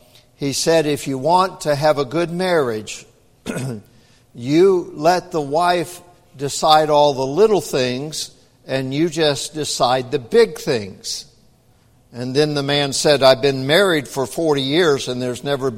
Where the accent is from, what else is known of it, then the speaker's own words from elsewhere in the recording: the South, United States; I grew up in the South, and every once in a while I pastored in Arkansas